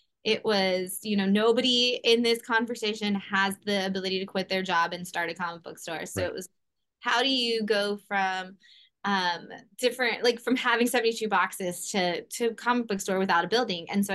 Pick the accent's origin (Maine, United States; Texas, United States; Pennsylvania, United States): Texas, United States; San Antonio; Well, I grew up on Riverdale Street in San Antonio, Texas